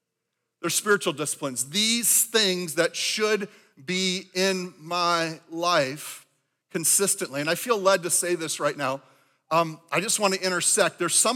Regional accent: Minnesota, United States; I was raised here in Minnesota.

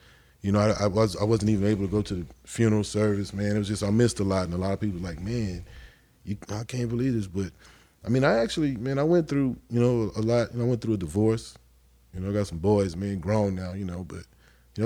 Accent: Texas, United States; I'm from Texas, man. And I feel like this is the best place.

